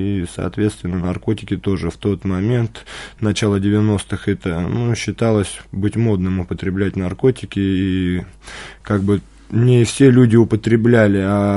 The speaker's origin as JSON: {"language": "Russian", "town": "Guryevsk", "region": "Kemerovo Oblast", "country": "Russia", "tie": "born or raised there", "moved": "as an adult", "lives_now": "Moscow, Russia", "said": "26 лет мне. Родился я в городе Гурьевск, Кемеровская область, Кузбасс. И там жил до 25 лет. Сейчас уже год нахожусь в Москве, в христианском центре, вот «Ковчег»."}